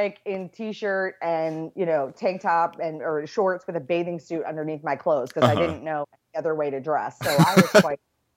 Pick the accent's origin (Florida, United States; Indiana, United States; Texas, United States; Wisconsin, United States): Florida, United States; also born or lived in Midlothian, Virginia; I moved from Florida to a little town in Virginia in the middle of nowhere called Midlothian, Virginia. And coming from Florida, you know, down here where I'm at now, it's hot, it's sunny.